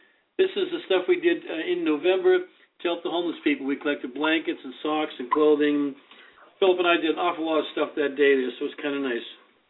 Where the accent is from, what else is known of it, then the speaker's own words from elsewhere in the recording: Boston, Massachusetts, United States; I'm a Catholic kid. I'm from Boston. I studied Latin.